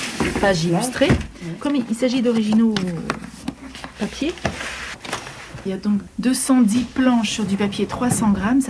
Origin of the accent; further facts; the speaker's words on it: Provence-Alpes-Côte d'Azur, France; travailler à Paris ou travailler dans mon pays natal, dans les Hautes-Alpes, où il fait très sec